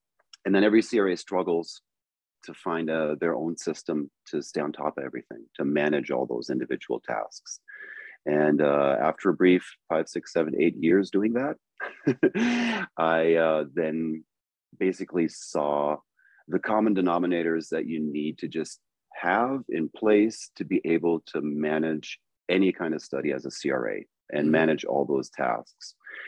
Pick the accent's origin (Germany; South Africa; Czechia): Germany; moved away as an adult; now in United States; I'm an American, but I did spend 32 years growing up and living in Germany. So that's where I also kicked off my career in clinical research.